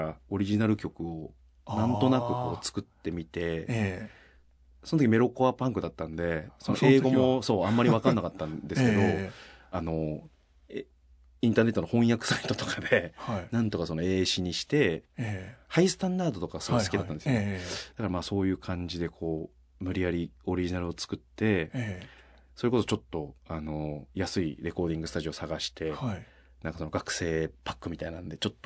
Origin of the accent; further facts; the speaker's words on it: Okayama, Japan; なんか割とその僕岡山県なんですけど